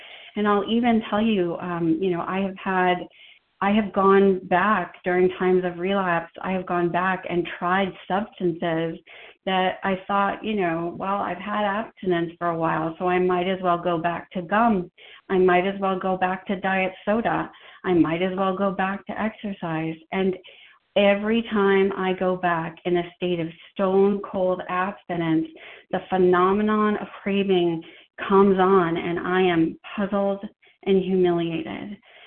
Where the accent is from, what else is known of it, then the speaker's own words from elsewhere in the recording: Wellesley, Massachusetts, United States; I grew up in Wellesley, Massachusetts, which if you don't know, is a very affluent town